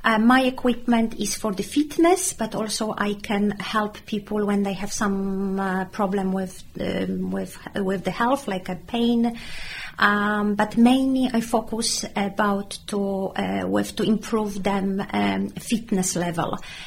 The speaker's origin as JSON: {"language": "English", "country": "Poland", "lives_now": "Walton-on-Thames, United Kingdom", "said": "Surrey, and I'm very pleased being here for around 10 years. I came from Poland."}